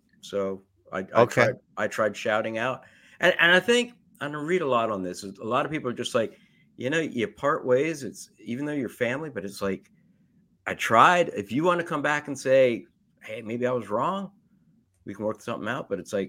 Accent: Scarborough, Ontario, Canada; born there; Oh, really? I was born in Canada.

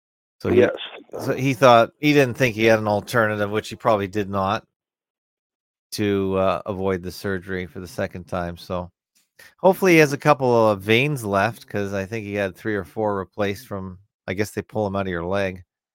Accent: Canada; as a Canadian, it's almost sacrilegious not to watch it.

